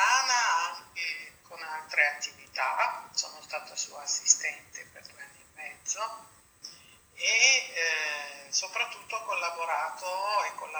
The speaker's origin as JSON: {"language": "Italian", "town": "Turin", "region": "Piedmont", "country": "Italy", "said": "io sono di Torino"}